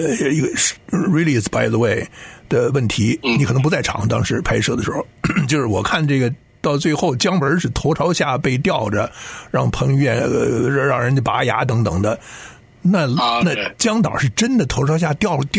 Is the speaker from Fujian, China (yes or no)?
no; Beijing, China; 但是因为我在播音，所以我讲话得low 着一点，就不能太像北京话